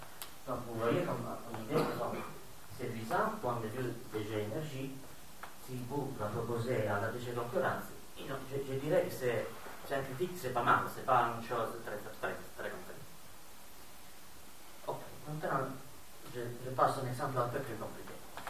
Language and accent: French; Italy; si dans mon pays d'origine, Eni achète chez Gazprom en grande quantité, comme Eni c'est l'opérateur fournisseur de gaz en Italie